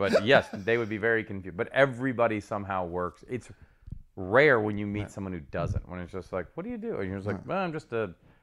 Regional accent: Rome, Lazio, Italy; also born or lived in Seattle / New Jersey; now in United States; I was born in Rome. We moved to Seattle, which my father, when he first got there, hated it and said, literally, he set out.

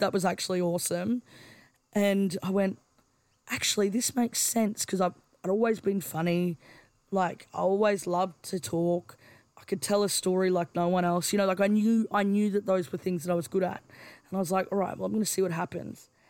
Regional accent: Brisbane, Queensland, Australia; I didn't grow up on country. And I mean, I grew up in Brisbane

